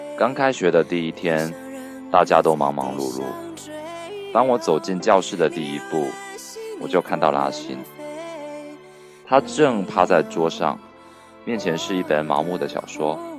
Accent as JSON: {"language": "Chinese", "region": "Jilin", "country": "China", "tie": "born or raised there", "said": "我出生于白山黑水之地，雾凇临海之都，引着松江水而长成今天的模样。"}